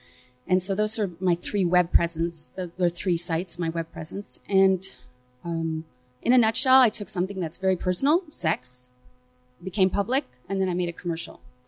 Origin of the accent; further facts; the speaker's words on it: Montreal, Quebec, Canada; I'm from Montreal, Canada, as I've been saying here in the States.